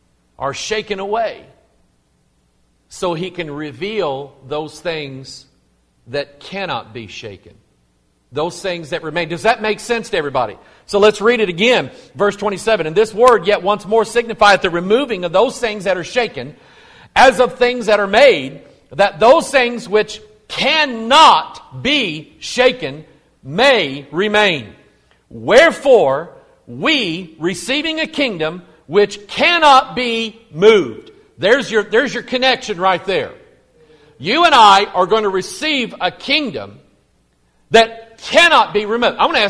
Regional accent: United States; I'm an American second, but I'm a child of God first

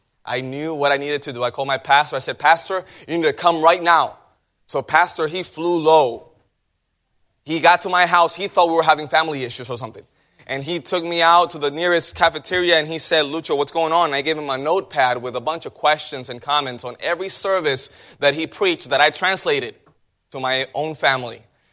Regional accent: Puerto Rico; I'm from Puerto Rico.

